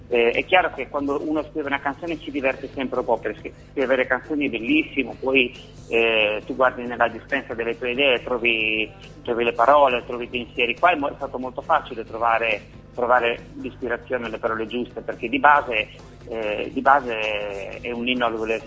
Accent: La Maddalena, Sardinia, Italy; now in Bologna, Italy; io sono dell'Isola della Maddalena, sono qui in Sardo e poi Bologna mi ha adottato e a Bologna ho iniziato a scrivere musica.

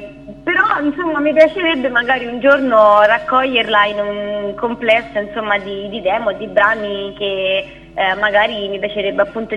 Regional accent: Rieti, Lazio, Italy; now in Edinburgh, United Kingdom; E ho 23 anni e vengo da Rieti, che è una città vicino a Roma. Al momento, diciamo, non vivo in Italia

